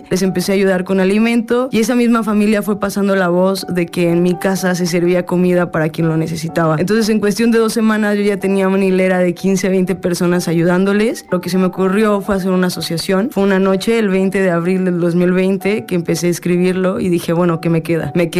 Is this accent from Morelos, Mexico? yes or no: yes; Jiutepec, Morelos, Mexico; tengo 28 años, soy morelense, soy de Jiutepec, orgullosamente.